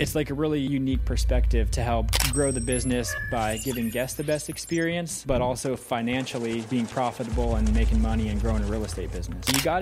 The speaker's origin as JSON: {"language": "English", "region": "North Carolina", "country": "United States", "said": "so I'm from North Carolina"}